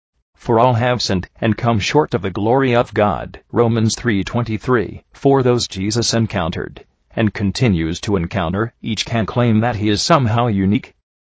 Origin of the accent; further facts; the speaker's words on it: Tennessee, United States; give me great pride to say to others, "I am from Tennessee."